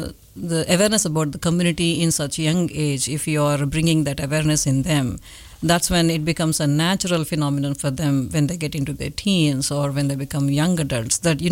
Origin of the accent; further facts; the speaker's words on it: India; English is a second language; I'm from India